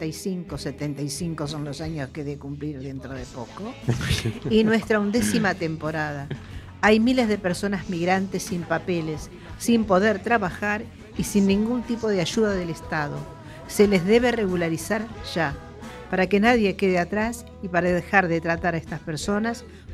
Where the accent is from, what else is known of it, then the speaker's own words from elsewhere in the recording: Uruguay; Hoy es fiesta patria en mi país, en Uruguay, sí.